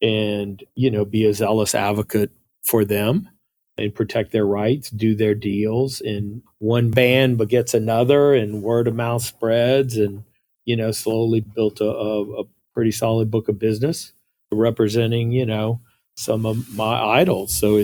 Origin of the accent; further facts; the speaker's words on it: Lafayette, Louisiana, United States; I grew up in Lafayette, Louisiana, which is Cajun Creole country.